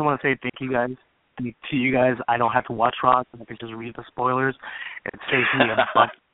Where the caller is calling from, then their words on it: Glendale, Arizona, United States; Hey, this is … calling from Glendale, Arizona.